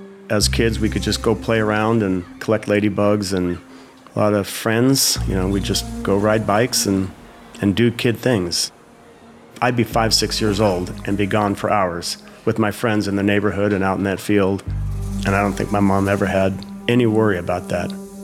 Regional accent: Vallejo, California, United States; now in Loomis, United States; I'm 56. I live in Loomis, California, and I was born and raised in Vallejo.

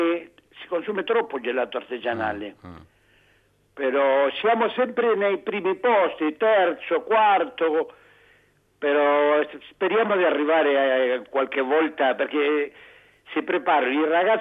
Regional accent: Vibo Valentia, Calabria, Italy; Per mia voce sicuramente m'avete capito di dove sono io. Sono calabrese.

